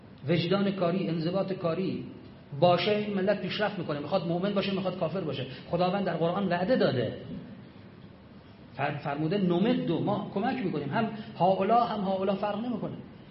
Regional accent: Iran; تا فهمید ما از ایرانیم به احترام ما بلند شد.

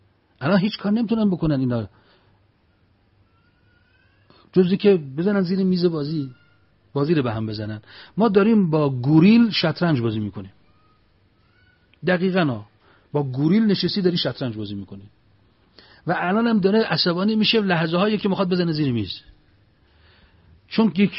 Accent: Iran; تو بوسنی تا فهمید از ایرانیم مشتش آورد بالا گفت ایران خمینی.

